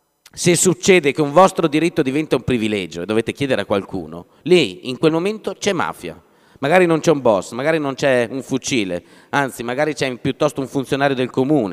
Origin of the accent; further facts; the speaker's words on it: Lodi, Lombardy, Italy; Io vengo da Lodi, non so se conoscete Lodi.